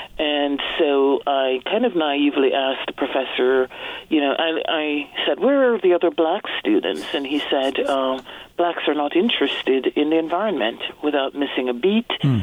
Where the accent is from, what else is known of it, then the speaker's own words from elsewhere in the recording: Jamaica; moved away as an adult; now in United States; I am originally from Jamaica and spent my first 20 years there. Since then, I've been living in the U.S.